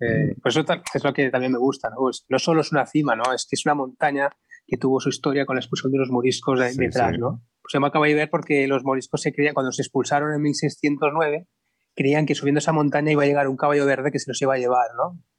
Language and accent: Spanish; Bocairent, Valencian Community, Spain; now in Denia, Spain; yo soy de Bocairent, nacido en Bocairent, pero ya hace casi 20 años que estoy en Denia.